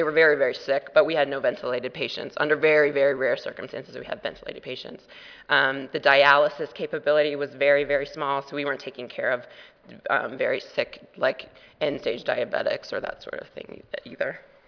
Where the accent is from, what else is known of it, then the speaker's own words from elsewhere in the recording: Virginia, United States; I grew up in Virginia, a very middle-class upbringing